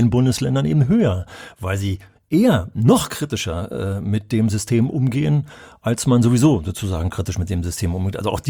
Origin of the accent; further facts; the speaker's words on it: West Germany, Germany; hätte ich als Wessi auch drüber geschmunzelt haben